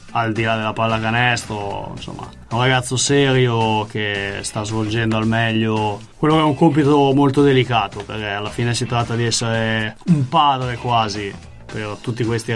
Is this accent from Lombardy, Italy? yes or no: no; Venice, Veneto, Italy; da buon veneziano della Repubblica Marinara